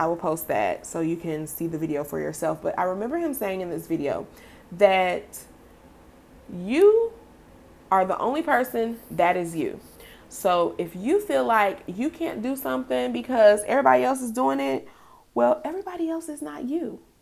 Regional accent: Chicago, Illinois, United States; now in Atlanta, United States; currently live in Atlanta, Georgia, and I am from the dear, sweet, beautiful city of Chicago. Yes, I am from the Windy City, Chicago.

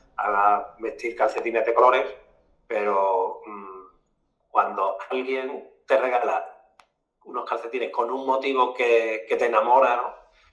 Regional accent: Cádiz, Andalusia, Spain; Yo soy de Cádiz y muchos carnavales

